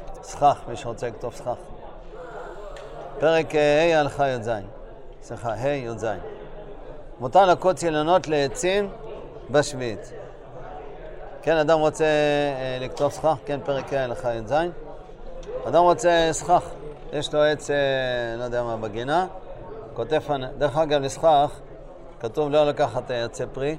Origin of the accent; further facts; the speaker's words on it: Bnei Brak, Tel Aviv District, Israel; ואני זוכר בבני ברק, כשגדלתי שם